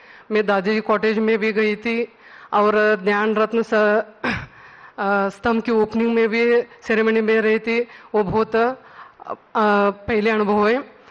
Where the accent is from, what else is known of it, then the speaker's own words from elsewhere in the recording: Karnataka, India; मैं कर्नाटक से आई हूँ।